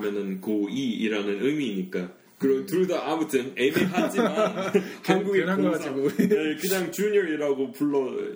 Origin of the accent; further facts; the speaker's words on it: Denver, Colorado, United States; Korean is a second language; now in Korea; 저도 지금 Denver인 우리 고향에 대해서 얘기할 때 back in Denver, I heard it's really hot. 이라고 할 수 있어요.